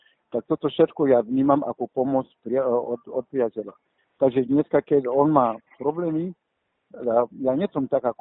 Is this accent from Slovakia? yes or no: no; Mali; Slovak is a second language; ja som z Mali.